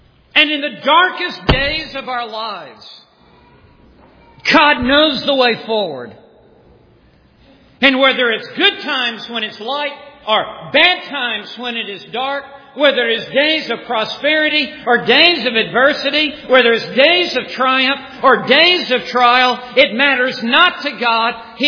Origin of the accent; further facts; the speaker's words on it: Memphis, Tennessee, United States; moved away as an adult; I grew up in Memphis, Tennessee, and signed a football scholarship to play for Texas Tech University.